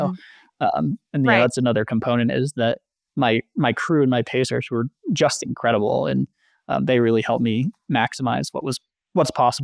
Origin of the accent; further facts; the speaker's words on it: Maine, United States; And so I love the Northeast. I'm from Maine. I have spent a lot of time in the Whites in Vermont.